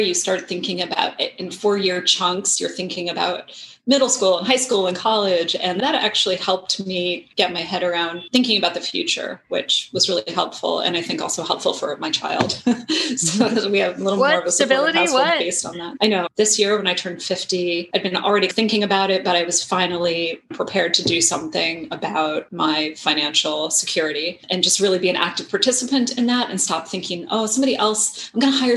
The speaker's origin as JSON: {"language": "English", "region": "Ohio", "country": "United States", "tie": "born there", "also_born_or_lived": "New York", "said": "I was born in Ohio. I'm technically a Midwestern girl and moved progressively east because of my dad's work and went to school in New York"}